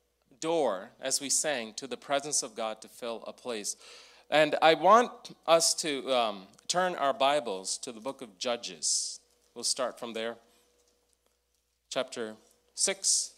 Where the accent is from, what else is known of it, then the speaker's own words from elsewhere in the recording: Chicago, Illinois, United States; Yeah, I'm from Chicago. When you go through certain areas of Chicago, you know, if you're not careful, you won't be okay.